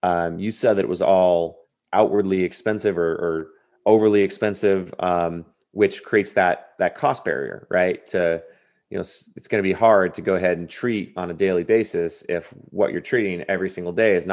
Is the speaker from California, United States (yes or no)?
yes; California, United States; I grew up in Southern California, obviously playing football, and San Diego Chargers.